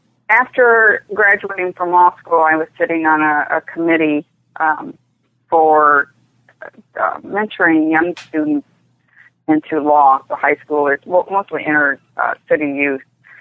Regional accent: Michigan, United States; now in Maryland, United States; I held a pari-mutuel teller's license after I moved here to Maryland. I grew up in Michigan.

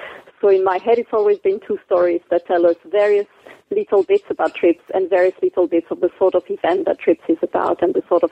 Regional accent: France; English is a second language; also born or lived in Djibouti; So I'm from France originally.

